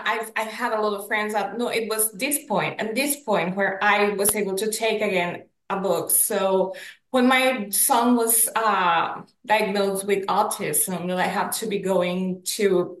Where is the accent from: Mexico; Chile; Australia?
Mexico; Mexico City; I grew up in Mexico City.